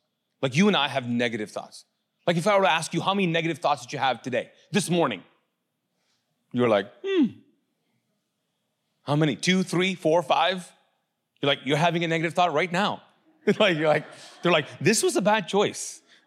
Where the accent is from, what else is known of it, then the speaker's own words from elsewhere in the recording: Kuwait; also born or lived in Pakistan; and if you don't know, I'm from Pakistan. So anyways, I grew up in Kuwait. Anyways, we grew up in the desert.